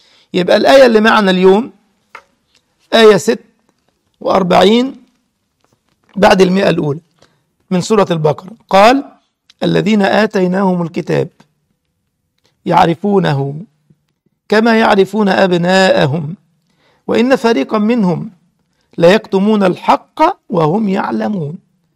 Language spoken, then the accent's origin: Arabic; Egypt; يقول لك الكذب ملوش رجلين، ده مثل عندنا في مصر